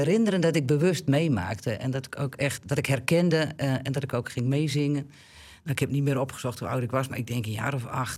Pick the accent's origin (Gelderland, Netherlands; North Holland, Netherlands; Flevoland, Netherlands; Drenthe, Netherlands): Drenthe, Netherlands; Exloo; Nou ja, ik ben opgegroeid in Exlo, een dorpje boven Immen.